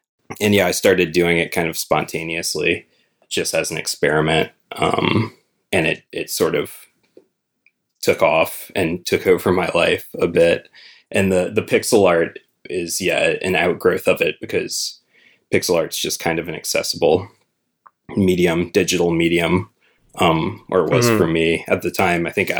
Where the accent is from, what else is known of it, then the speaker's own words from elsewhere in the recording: Norco, Louisiana, United States; Yeah, so I'm from Louisiana. I grew up in Norco, Louisiana, which is a small, very industrialized town about 25 minutes upriver from New Orleans.